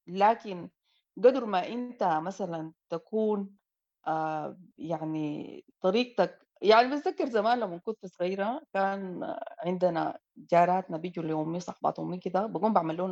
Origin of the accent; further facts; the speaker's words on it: Sudan; أنت مثلا عندنا في السودان يقول لك الياباس للعدو